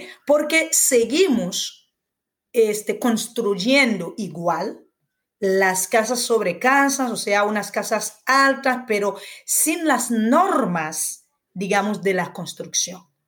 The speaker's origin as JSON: {"language": "Spanish", "country": "Haiti", "said": "y ya sabes que yo he vivido en otros países de misión y todo, pero he regresado en mi tierra porque la amo mucho"}